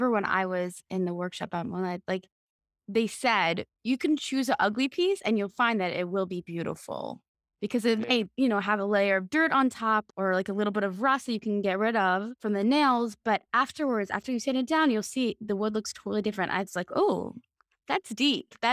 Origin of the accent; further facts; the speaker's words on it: California, United States; My grandfather, I grew up in California